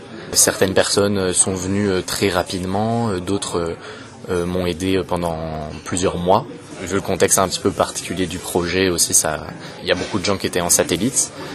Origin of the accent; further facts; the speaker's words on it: Tours, Centre-Val de Loire, France; J'ai grandi à Tours, j'ai fait mon lycée à Tours et voir un festival de genre dans ma ville d'enfance, ça me fait extrêmement plaisir